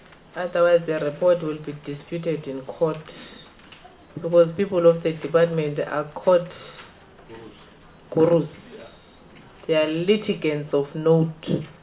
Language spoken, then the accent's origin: English; South Africa; I'm South African. I deal with rands and cents myself.